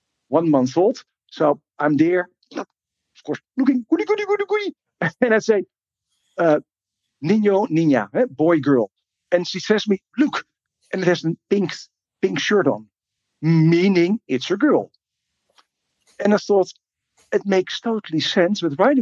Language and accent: English; Amsterdam, North Holland, Netherlands; also born or lived in Australia; now in Madrid, Spain; As you can hear, I'm Dutch, born and raised in Amsterdam. So that is the beautiful Sin City that where everything is allowed and nothing is allowed in the same moment. Lived in Australia for 9 years, lived now in the beautiful Madrid.